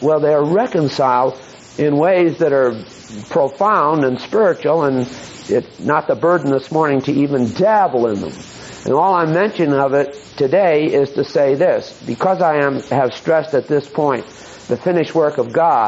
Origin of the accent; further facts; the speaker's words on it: Maine, United States; born there; I was born in Maine, and it broke my thermostat.